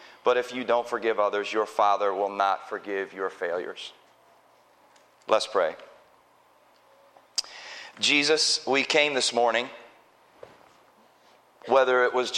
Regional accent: Pennsylvania, United States; also born or lived in Virginia; now in Harrisonburg, United States; I am originally from Pennsylvania, although my accent would dictate that I am not, because I have spent the last 13 years in his church in Harrisonburg, Virginia.

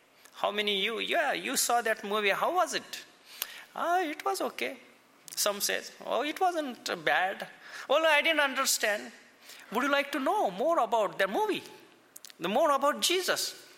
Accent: India; accent: Indian; English is a second language; I have Indian accent because I'm from India

